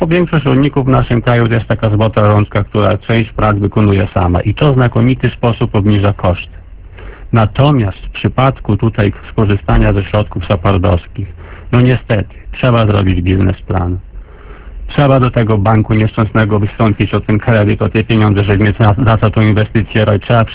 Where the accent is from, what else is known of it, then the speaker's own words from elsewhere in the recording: Podlaskie Voivodeship, Poland; akurat jesteśmy z Podlasia, no Podlasie słynie z tego, że taką standardową produkcją jest to mleko